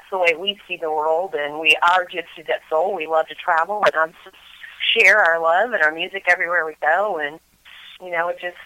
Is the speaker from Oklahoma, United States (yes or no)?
no; Michigan, United States; born there; also born or lived in San Diego; No, I was actually born in Michigan.